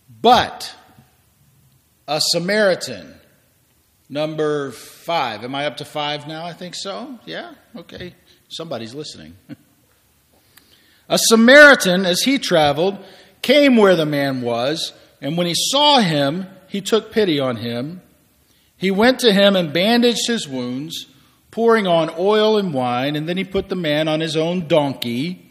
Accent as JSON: {"language": "English", "town": "Griffin", "region": "Georgia", "country": "United States", "tie": "born or raised there", "said": "But sometimes I just go right back to my youth group experience back in my hometown of Griffin, Georgia, at the First Presbyterian Church there."}